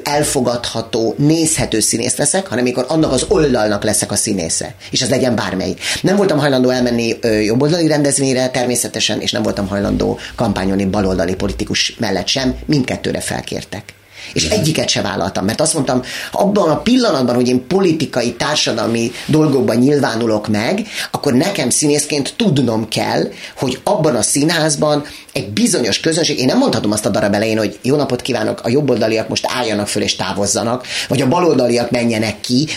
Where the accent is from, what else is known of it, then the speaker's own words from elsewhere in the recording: Budapest, Hungary; én budapesti vagyok, itt is születtem